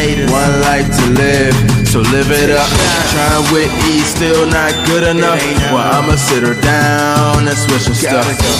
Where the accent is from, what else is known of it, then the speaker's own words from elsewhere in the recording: Annapolis, Maryland, United States; I'm from Annapolis